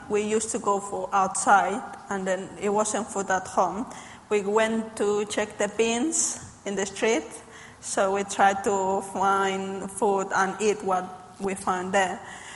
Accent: Bolivia; first language Spanish; English is a second language; I am from Bolivia originally.

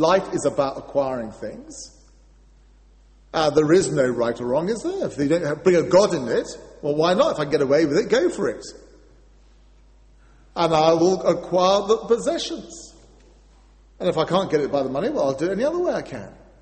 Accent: England, United Kingdom; I had a really kind of abused childhood, being an Englishman, being thrashed by the Welsh all through the 70s.

